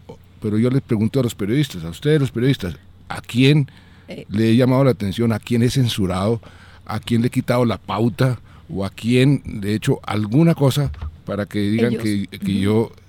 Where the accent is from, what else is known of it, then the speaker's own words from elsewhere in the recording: Colombia; y a mí me dio vergüenza como colombiano